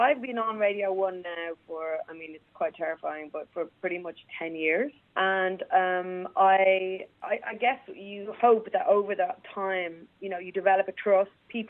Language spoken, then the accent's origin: English; Dublin, Leinster, Ireland; because I'm going home to my hometown, it always, for me, it's like five times as exciting as any other tour date